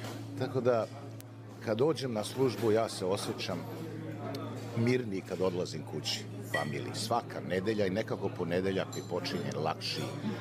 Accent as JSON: {"language": "Serbian", "town": "Kruščica", "region": "Vojvodina", "country": "Serbia", "tie": "born there", "moved": "yes"}